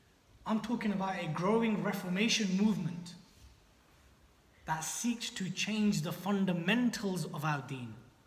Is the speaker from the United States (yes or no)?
no; Bedford, East of England, United Kingdom; But then the crazy thing is here, when you speak to many white people, so where are you from? Well, I'm from Bedford.